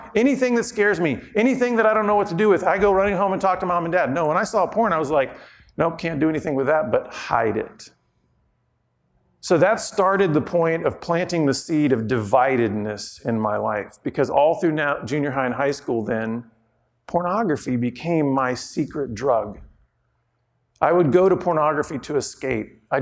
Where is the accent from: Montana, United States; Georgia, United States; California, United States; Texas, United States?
Texas, United States; I'm from Texas, so we were outside. You know, when you're Texas, it's just huge.